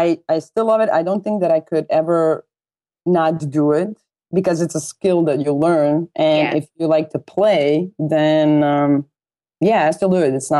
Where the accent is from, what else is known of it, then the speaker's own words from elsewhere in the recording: Croatia; because I was just, you know, I was from Croatia, and I, most of the times I had feeling that I'm on my own